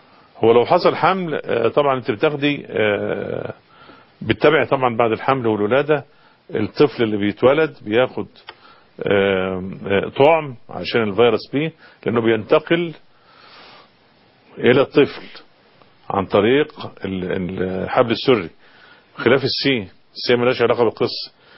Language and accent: Arabic; Egypt; احنا طبعا عندنا في مصر والمنطقة العربية احنا ايه شعوب يعني بتتقن حتة الاكل دي